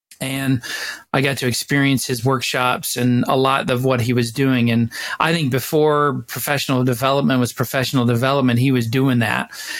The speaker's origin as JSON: {"language": "English", "region": "Midwest", "country": "United States", "lives_now": "Arizona, United States", "said": "But I moved from the Midwest to Arizona. To complete my studies, if you will, from my undergrad perspective."}